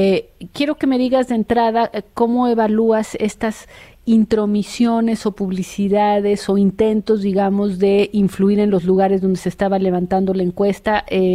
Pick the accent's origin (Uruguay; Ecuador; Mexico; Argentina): Mexico; obviamente como muchos mexicanos he recibido toda una serie de denuncias